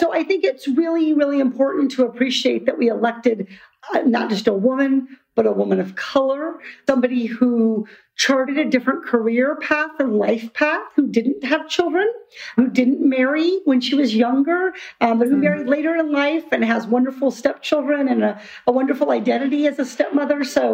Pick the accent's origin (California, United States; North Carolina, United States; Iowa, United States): Iowa, United States; I grew up in Iowa, far from the ocean.